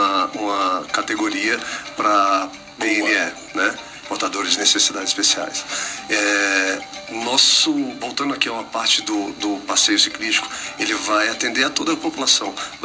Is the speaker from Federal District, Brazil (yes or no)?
yes; Sobradinho, Federal District, Brazil; porque eu também sou da área norte, eu sou de Sobradinho, as melhores trilhas estão na área norte